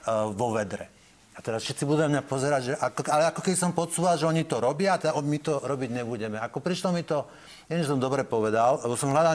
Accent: Žilina Region, Slovakia; ja som z Hornej Oravy, tam není vlak. Tam nechodia vlaky.

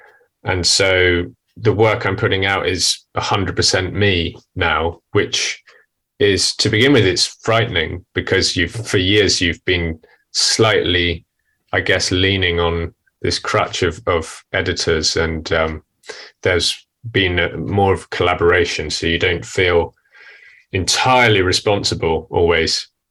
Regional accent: United Kingdom; So I'm British cartoonist, and I've been working as a professional cartoonist for 12 years now in the UK.

